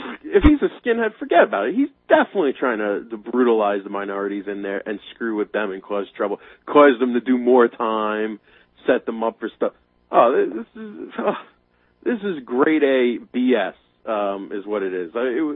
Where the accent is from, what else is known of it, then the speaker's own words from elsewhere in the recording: Pennsylvania, United States; This is the county I grew up in, not Northampton County where Easton is. I grew up here in Monroe County.